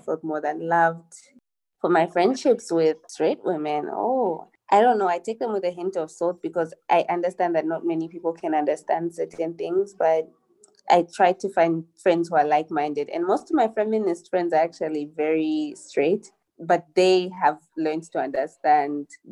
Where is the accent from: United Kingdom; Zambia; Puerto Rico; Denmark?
Zambia; as Tina Sue said, I'm from Zambia.